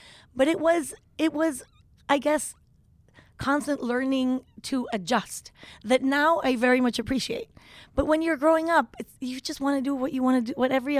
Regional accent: Tepoztlán, Morelos, Mexico; we really had the fortune of growing up in Tepoztlán, which was a really small town.

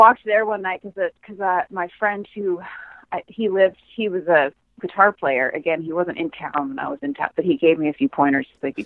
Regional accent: Santa Rosa, California, United States; I started to play with different bands around my hometown in Santa Rosa.

